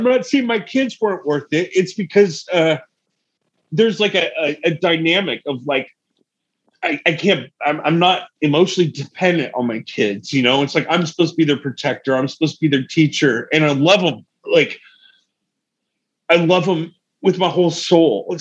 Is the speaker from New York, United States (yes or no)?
no; Oregon, United States; And I came up back to my home state, came back to Oregon